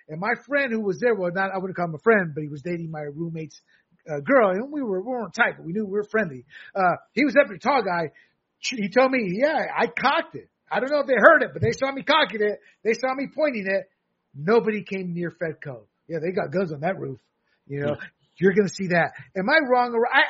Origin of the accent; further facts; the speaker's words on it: Panama; also born or lived in Fayetteville, North Carolina; I was born and raised in Panama as an American citizen. My dad was in the Special Forces community. Growing up, every kid on my street in North Carolina, Fayetteville, North Carolina